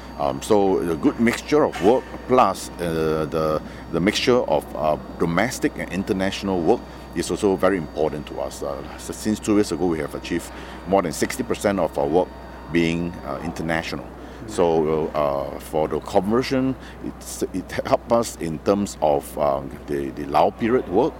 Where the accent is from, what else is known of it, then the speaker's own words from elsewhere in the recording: Singapore; now in Tianjin, China; It's exactly 6 years for me in Tianjin. I come from Singapore